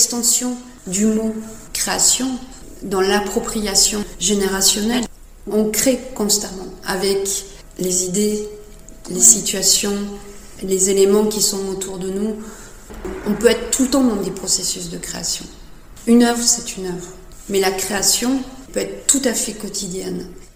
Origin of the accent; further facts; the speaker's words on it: Occitanie, France; je vis en Europe, je suis française, j'ai grandi dans les Hauts-Cantons, voilà.